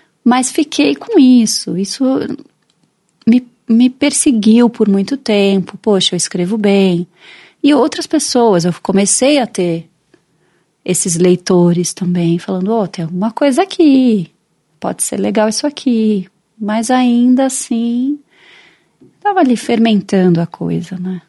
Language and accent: Portuguese; Bragança Paulista, São Paulo, Brazil; Eu morava em Bragança, né? Eu sou de Bragança Paulista.